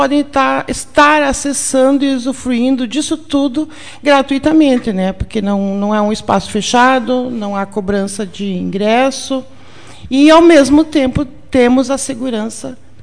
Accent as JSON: {"language": "Portuguese", "town": "Iraí", "region": "Rio Grande do Sul", "country": "Brazil", "said": "para nós que somos de Iraí, é mais familiar"}